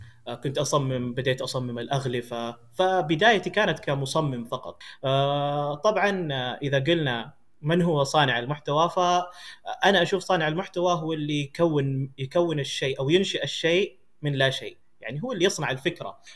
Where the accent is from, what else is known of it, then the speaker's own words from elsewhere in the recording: Ha'il, Ha'il Province, Saudi Arabia; Arabic is a second language; also born or lived in India; من الهند, مواليد السعودية, ولدت في حائل, والحمد لله يعني تعلمت هنا كلغة, يعني تعلمت هنا وتربيت هنا ببيئة سعودية تعتبر.